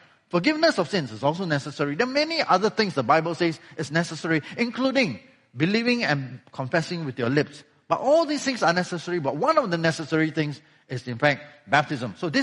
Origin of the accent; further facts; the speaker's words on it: Malaysia; right now I'm Malaysian